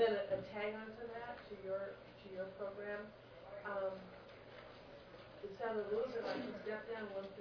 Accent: Boston, Massachusetts, United States; I'm from Boston.

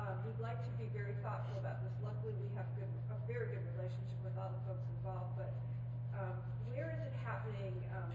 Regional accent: California, United States; So I'm from California, where we've just had Senate Bill 697

